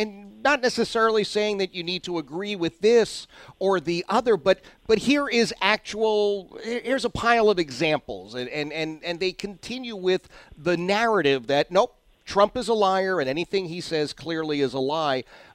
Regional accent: Philadelphia, Pennsylvania, United States; I grew up in Philadelphia, and I watched Biden for years

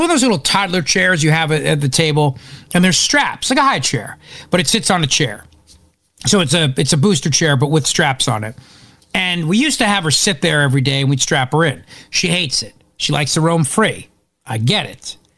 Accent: New Jersey, United States; Again, as a kid, I grew up on the Jersey Shore.

